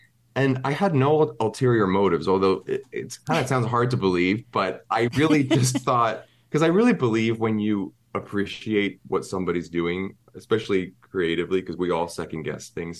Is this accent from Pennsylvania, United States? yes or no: yes; Pennsylvania, United States; there's this kind of innocence in a way of my upbringing of growing up in Pennsylvania and stuff